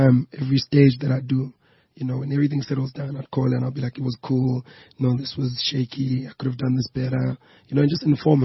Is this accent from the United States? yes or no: no; Durban, KwaZulu-Natal, South Africa; growing up in Durban, the slang is different, the way you act, and it's very different.